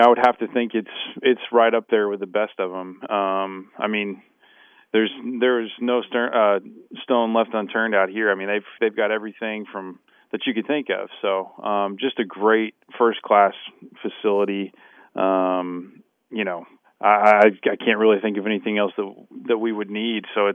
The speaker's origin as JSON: {"language": "English", "region": "Oklahoma", "country": "United States", "tie": "born or raised there", "said": "growing up in Oklahoma, it was, I went to a real small high school, and I just didn't have a lot of offers."}